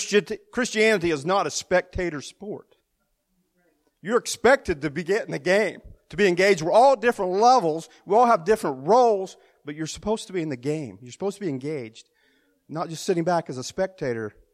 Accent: West Virginia, United States; I'm from West Virginia. I was the youngest boy out of four boys.

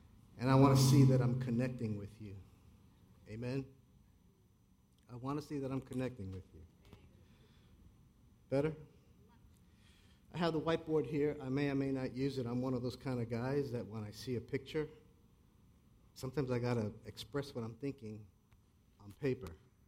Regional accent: New York City, New York, United States; I was born and raised in the Bronx with not such very nice people.

